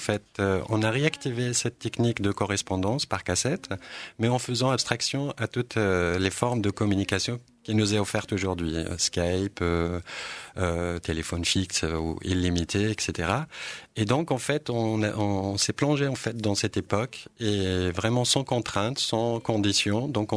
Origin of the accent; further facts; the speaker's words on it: Rif, Morocco; French is a second language; moi, je viens du nord du Maroc, donc de la région du Rif, où la langue rifaine en fait est pratiquée énormément.